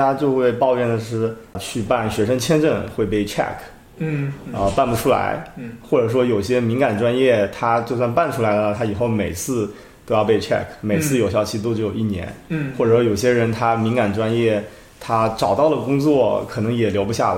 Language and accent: Chinese; Shaoxing, Zhejiang, China; 我的初中高中都是在我的老家绍兴念的。